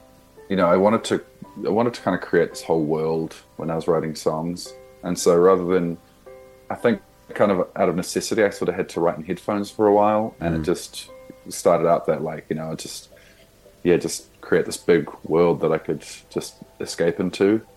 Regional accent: Hastings, Hawke's Bay, New Zealand; I grew up in Hastings, in Hawke's Bay.

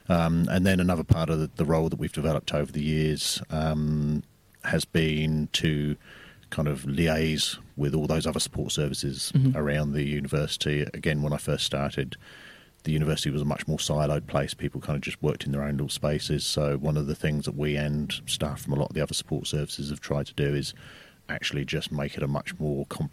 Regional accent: England, United Kingdom; moved away as an adult; now in Dunedin, New Zealand; So I'm originally from England. You might not be able to tell from the accent over the radio, but I've lived over in Dunedin for about 25 years now.

